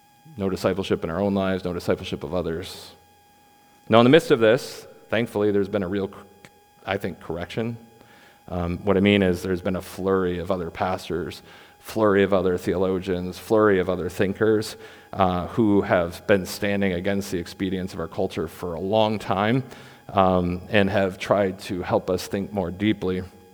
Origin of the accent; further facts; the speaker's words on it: Grand Rapids, Michigan, United States; I can think of a church from my hometown in Grand Rapids.